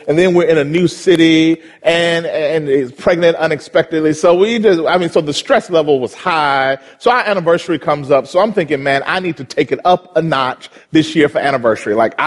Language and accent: English; Mississippi, United States; I grew up in Mississippi. Both my grandfathers were pastors. My mother played the piano at my church.